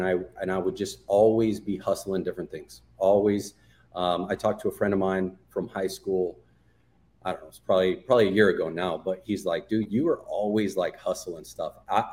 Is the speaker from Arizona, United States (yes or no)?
yes; Arizona, United States; now in Phoenix, United States; I'm from Arizona originally. I live in Phoenix area now, but I'm from a small copper mining town.